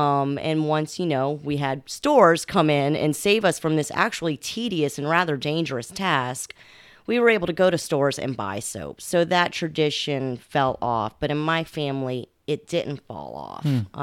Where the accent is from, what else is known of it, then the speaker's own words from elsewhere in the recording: New Orleans, Louisiana, United States; I'm a 13th generation New Orleanian. I was born and raised in the Carrollton Riverbend neighborhood. I've spent my life in New Orleans.